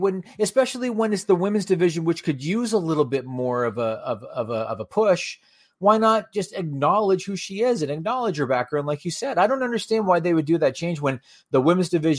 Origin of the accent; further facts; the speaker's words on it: Canada; Like, as a Canadian viewer, because Vice TV isn't really a thing here